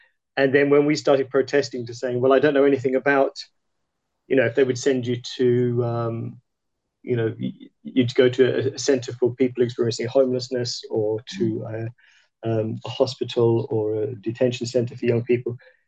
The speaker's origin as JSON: {"language": "English", "region": "England", "country": "United Kingdom", "moved": "as an adult", "lives_now": "Belgrade, Serbia", "said": "I'm from England originally, and I've been now based in Serbia for nearly 20 years. So I live in Belgrade in Serbia."}